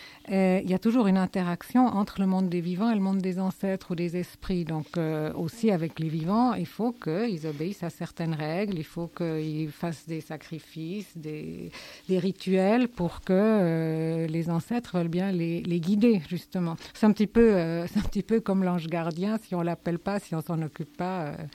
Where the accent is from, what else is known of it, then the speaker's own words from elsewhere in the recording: South Africa; comme on les appelle chez nous, en Afrique du Sud